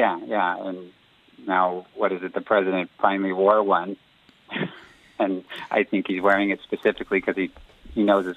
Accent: California, United States; Same as the other young lady, California, Southern California, actually, for us.

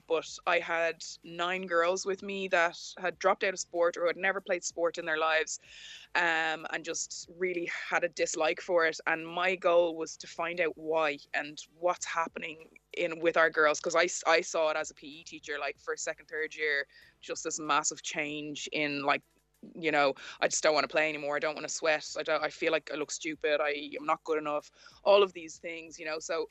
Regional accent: Ireland; I grew up in Ireland, and honestly, I never saw anybody that looked like me on TV.

